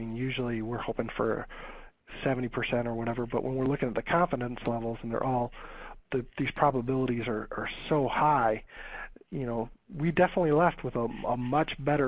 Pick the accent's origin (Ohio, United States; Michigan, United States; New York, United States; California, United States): Michigan, United States; I'm from Michigan.